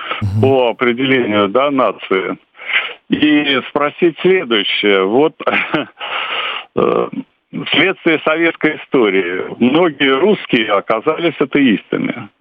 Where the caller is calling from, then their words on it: Saint Petersburg, Russia; я тоже из Санкт-Петербурга.